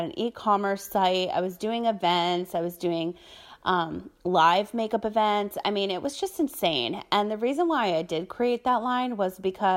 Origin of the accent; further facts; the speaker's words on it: Ireland; now in United States; it's Gaelic, because I'm Irish